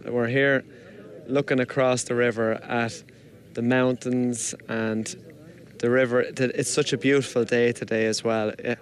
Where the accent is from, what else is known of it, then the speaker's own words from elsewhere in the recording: Kildare, Ireland; I'm from Kildare.